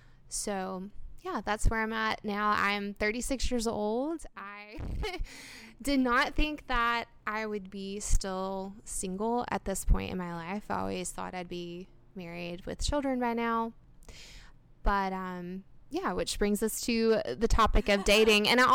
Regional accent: Memphis, Tennessee, United States; now in Nashville, United States; I've lived in Nashville for almost 5 years now, five years this summer. I'm originally from Memphis. I moved around a little bit, but ultimately landed here.

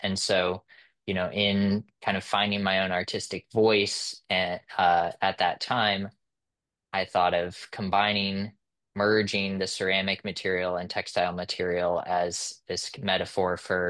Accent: Louisville, Kentucky, United States; I grew up in Kentucky primarily, and you know, my family lived in the city of Louisville, and so I didn't grow up on a farm or anything out in the country

